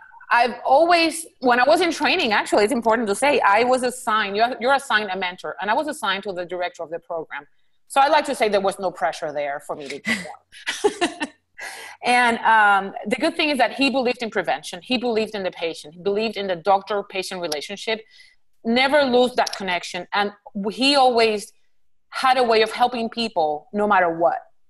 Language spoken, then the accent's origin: English; Puerto Rico; moved away as an adult; now in United States; I was born and raised in Puerto Rico. I did my medical school back in Puerto Rico, and I came here after I graduated in 2002. I actually married in Puerto Rico. My husband's also Puerto Rican.